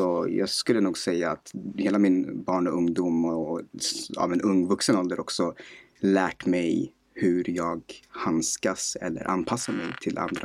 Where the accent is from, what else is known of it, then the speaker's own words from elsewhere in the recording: Stockholm, Stockholm County, Sweden; also born or lived in Husby; Uppvuxen i en förort som heter Vällingby, här i nordvästra Stockholm. De första 10 åren spenderade vi i Husby, och sen flyttade vi till Vällingby, där jag den absolut största delen av mitt liv bodde, och sen idag bor jag i Sundbyberg.